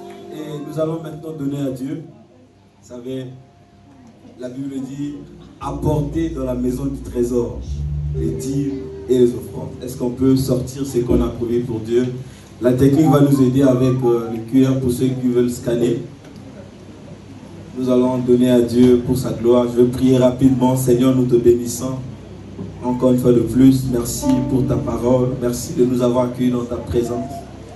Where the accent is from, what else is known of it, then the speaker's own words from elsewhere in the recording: Brazzaville, Republic of the Congo; je suis congolais de Brazzaville.